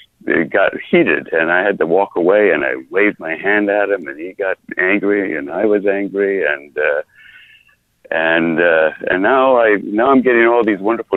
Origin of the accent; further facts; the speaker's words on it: New York, United States; I'm a New Yorker, raised, been here all my adult life.